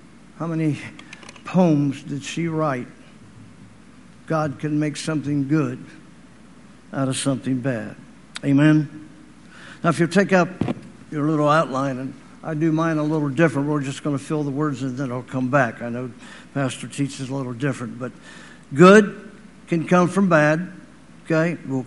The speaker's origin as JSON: {"language": "English", "town": "Dayton", "region": "Ohio", "country": "United States", "also_born_or_lived": "Michigan", "lives_now": "Texas, United States", "said": "Brother Temp and I, he's from Michigan, I'm from Ohio, and somehow we wound up down here in Texas. I told my class when I left Dayton, Ohio, I went to Michigan first."}